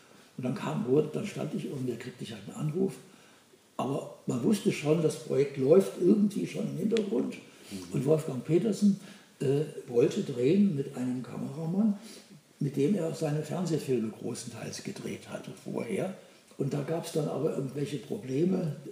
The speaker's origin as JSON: {"language": "German", "country": "Germany", "said": "Wir müssen jetzt als Deutsche, obwohl keiner von uns je einen U-Boot-Film gemacht hat vorher, wir müssen aber zeigen, dass wir das mindestens so toll können, wie das die Amerikaner können in Hollywood."}